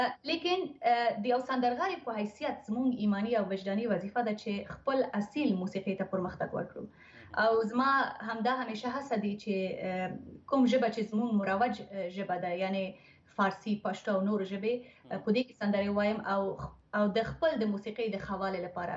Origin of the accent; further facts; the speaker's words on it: Kabul, Afghanistan; born there; زما پلار د لغمان ولایت څخه دي مور مې د کندهار دي زه په کابل کې زیږیدلې یم او اوس هم خپل کورنۍ سره چې زما پلار دي مور دی ورورونه دی او خورونه دی ماشاءالله دوی سره زه په کانادا کې اوسېږم په تورنټو ښار کې